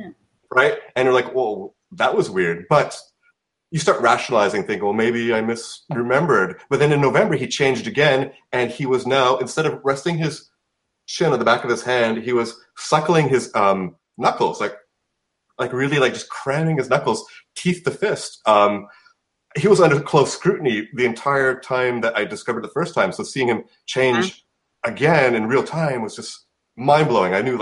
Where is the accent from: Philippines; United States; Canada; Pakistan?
Canada; And I'm from Canada